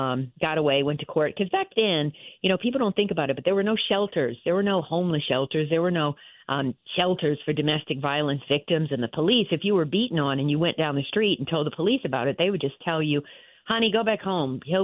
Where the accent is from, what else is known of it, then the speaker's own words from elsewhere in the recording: Michigan, United States; I grew up right on Vassar Drive between Snowden and Littlefield. So I grew up right around the corner from the old Greater Grace. So Greater Grace was right at Schaefer and Seven Mile, right there on the corner.